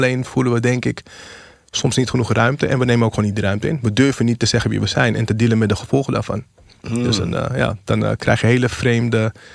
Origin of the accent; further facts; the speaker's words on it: Amsterdam, North Holland, Netherlands; ik kom uit Amsterdam